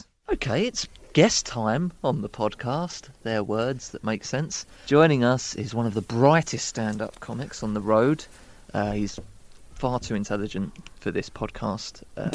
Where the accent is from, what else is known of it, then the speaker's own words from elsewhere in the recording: Dagenham, London, United Kingdom; I grew up in Dagenham.